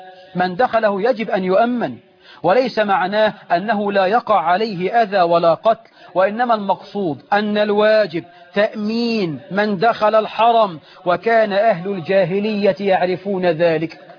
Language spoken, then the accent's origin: Arabic; Egypt; اما لو شوية الحمام دول عندنا في مصر كانوا راحوا من زمان